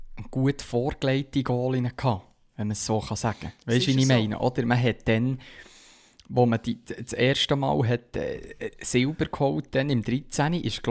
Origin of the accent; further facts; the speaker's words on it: Switzerland; Wir als Schweizer.